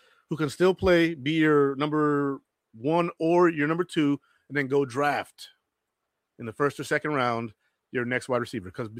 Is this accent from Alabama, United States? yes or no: no; Rochester, New York, United States; now in North Carolina, United States; He's born in my hometown. He's Puerto Rican like me. He ended up moving to Charlotte. I live in North Carolina.